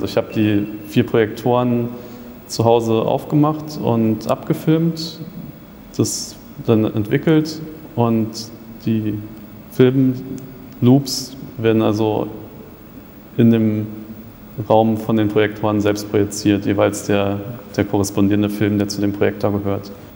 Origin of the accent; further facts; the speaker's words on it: Berlin, Germany; now in Braunschweig, Germany; Also ursprünglich komme ich aus Berlin und habe da Informatik-Bachelor studiert und bin dann eigentlich nach Braunschweig gekommen